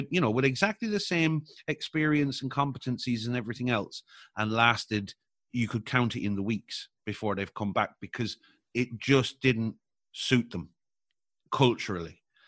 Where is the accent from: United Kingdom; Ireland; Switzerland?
Ireland; So I know people, as an Irish person, we have a lot of immigration from Ireland.